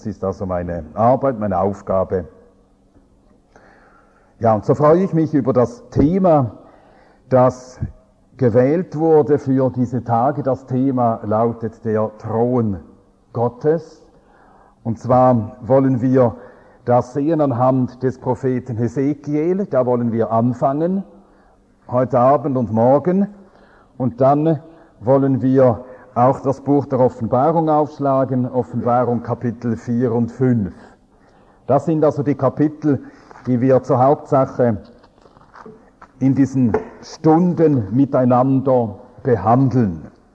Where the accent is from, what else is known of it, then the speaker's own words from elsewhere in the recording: Arbon, Thurgau, Switzerland; Ich will auch grüßen von den Geschwistern in Arbon, wo ich herkomme. Zwei, drei Sätze zu mir, bevor wir zum Thema kommen. Ich wohne am Bodensee, auf der Schweizer Seite des Bodensees. Der Ort heißt Arbon.